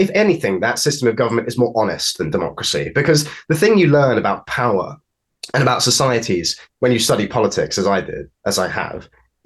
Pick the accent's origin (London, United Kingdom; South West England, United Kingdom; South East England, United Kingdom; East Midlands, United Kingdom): South East England, United Kingdom; Then I'm actually from the southeast. I'm from Kent.